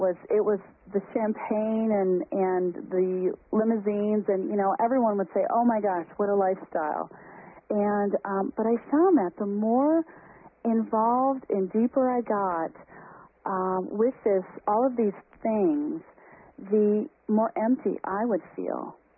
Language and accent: English; Midwest, United States; especially growing up in the Midwest.